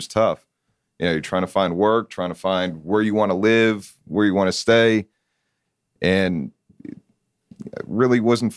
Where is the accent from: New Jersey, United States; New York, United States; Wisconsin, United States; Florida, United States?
New Jersey, United States; also born or lived in Georgia; now in Atlanta, United States; Originally from New Jersey.